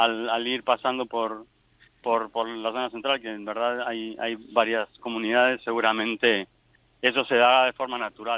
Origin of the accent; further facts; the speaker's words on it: Argentina; moved away; aunque viajo con pasaporte español, soy argentino y nací ahí, y hace mucho tiempo que no vivo ahí